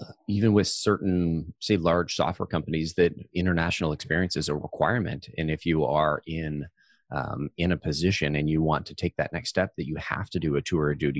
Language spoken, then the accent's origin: English; Vancouver, British Columbia, Canada; I'm in Vancouver, and a lot of people, when I say I'm from Vancouver, they're like, oh man, that's so amazing.